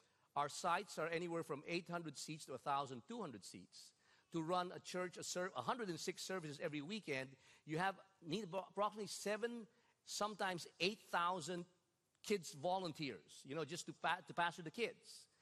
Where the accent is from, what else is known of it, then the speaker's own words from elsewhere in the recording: Philippines; because we're from the Philippines, what are the benefits of the Philippines? It's very hot and it's humid, which keeps us looking young.